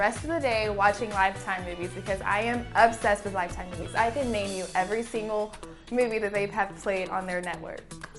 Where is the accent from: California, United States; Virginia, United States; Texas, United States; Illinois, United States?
Texas, United States; Houston; I'm from Houston, Texas, and this is my second season being an HTC.